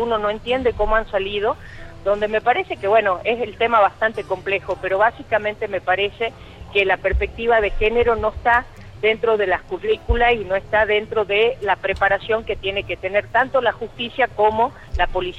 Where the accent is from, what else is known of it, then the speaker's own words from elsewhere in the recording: Argentina; ya no como senadora, sino como argentina